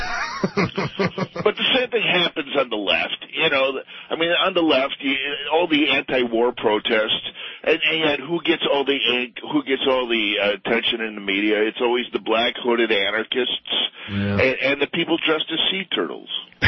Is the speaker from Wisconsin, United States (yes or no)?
yes; Wisconsin, United States; Yeah, but I'm from Wisconsin. I know what that's like.